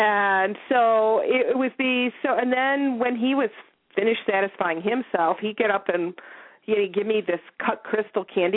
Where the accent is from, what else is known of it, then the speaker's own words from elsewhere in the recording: Chicago, Illinois, United States; I grew up in Chicago, and so they just moved away, and so there was very little interaction at that point.